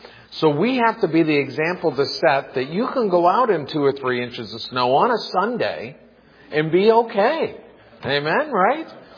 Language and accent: English; New England, United States; I grew up in New England. I grew up out in the country and we got snow.